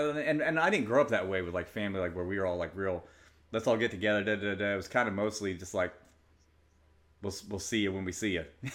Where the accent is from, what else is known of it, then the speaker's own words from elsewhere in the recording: Kansas, United States; Because I grew up in Kansas, but I've heard of this before, but it's not anywhere near where I grew up.